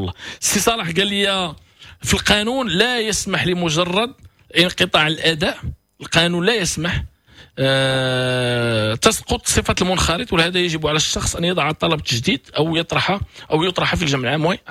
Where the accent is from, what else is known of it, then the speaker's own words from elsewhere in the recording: Marrakesh, Marrakesh-Safi, Morocco; انا مراكش ولا انا ولد مراكش